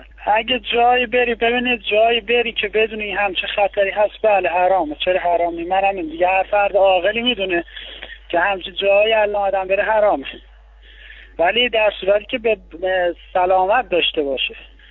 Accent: Iran; به عنوان یه ایرانی شرکت میکنیم.

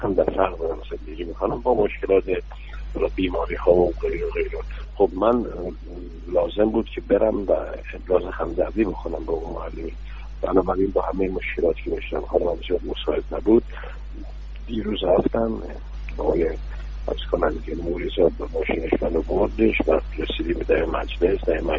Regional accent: Iran; به عنوان یک ایرانی، به عنوان یک معلم

